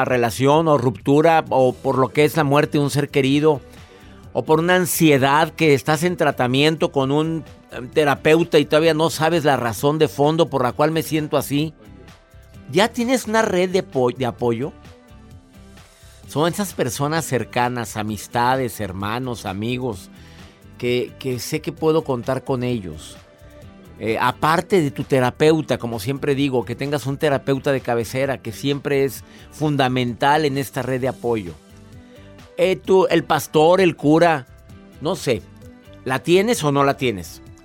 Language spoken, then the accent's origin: Spanish; Mexico; en mi país, en México